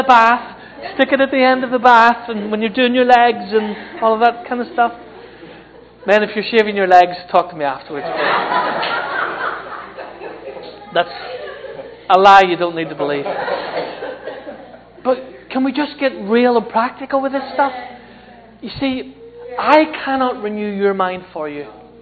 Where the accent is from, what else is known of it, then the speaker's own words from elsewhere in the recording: Ireland; Now I know I'm Irish.